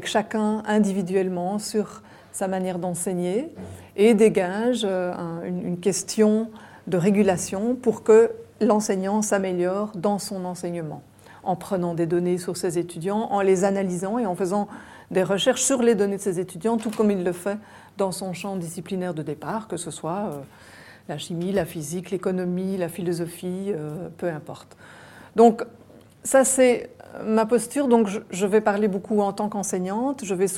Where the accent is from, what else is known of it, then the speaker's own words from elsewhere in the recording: Belgium; Alors, je viens de Belgique, ça veut dire qu'il faudra m'excuser si je ne fais pas référence toujours à votre contexte local.